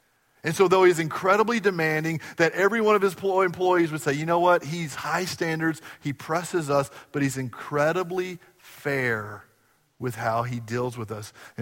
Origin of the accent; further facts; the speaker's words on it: United States; we said we're from America.